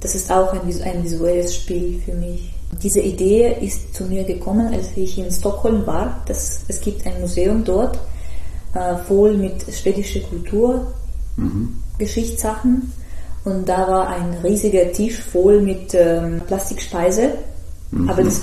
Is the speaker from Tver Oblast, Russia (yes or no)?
yes; Tver, Tver Oblast, Russia; German is a second language; weil ich bin ursprünglich aus Tver, das ist zwischen Moskau und Petersburg.